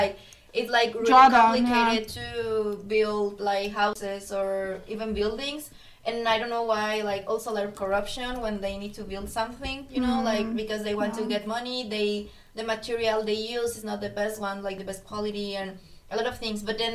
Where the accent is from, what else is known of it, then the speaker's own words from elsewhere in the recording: Mexico City, Mexico; also born or lived in Querétaro, Mexico; I'm from Mexico City. I mean, I was born there, but I used to live in Querétaro. Like, it's like 2 hours away from Mexico City.